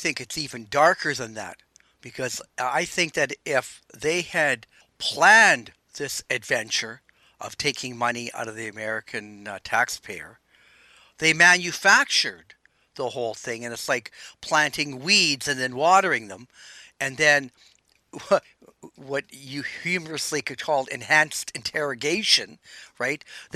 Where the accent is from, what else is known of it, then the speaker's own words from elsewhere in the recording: Canada; And as a Canadian, I still can't believe that Americans just let the thing slide.